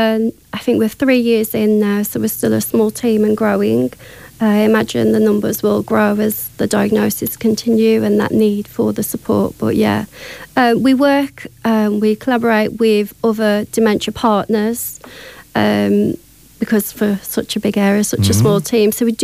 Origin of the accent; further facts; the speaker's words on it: Wolverhampton, West Midlands, United Kingdom; when the post came to open the Admiral Nurse Service in the Black Country, I'm from the Black Country, Wolverhampton